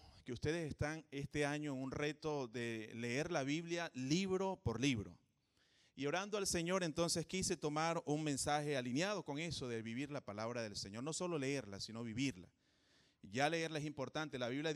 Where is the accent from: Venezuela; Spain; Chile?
Venezuela; de San Antonio de los Altos, cerca de Caracas, Venezuela. Y bueno, ahora hay que decir, soy venezolano, viviendo en Venezuela aún